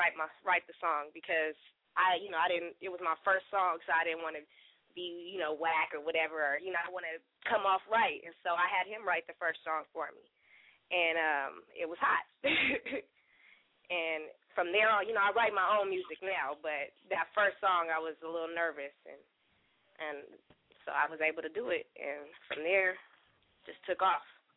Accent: Sacramento, California, United States; Yes, I am. I'm from Sacramento, the capital.

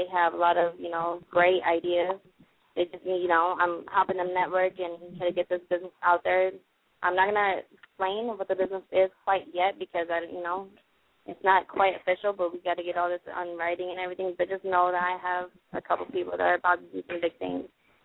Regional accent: Nampa, Idaho, United States; now in Miami, United States; I am 24 years old. I'm from Nampa, Idaho, born and raised. I just moved to Miami about 8.5 months ago.

